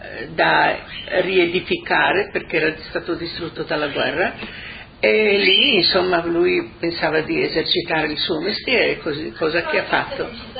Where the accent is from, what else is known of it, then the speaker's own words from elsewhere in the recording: Tolmin, Slovenia; also born or lived in Montichiari, Italy; Sono nata a Montichiari, in provincia di Brescia. Sono cresciuta lì per 7 anni, poi mio padre ha deciso di ritornare a Tolmino